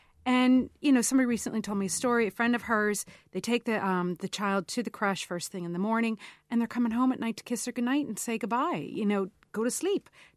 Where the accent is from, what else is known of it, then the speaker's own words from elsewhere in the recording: United States; Absolutely. I, you know, growing up in America, we had school buses, and that took a huge amount of pressure off of the roads.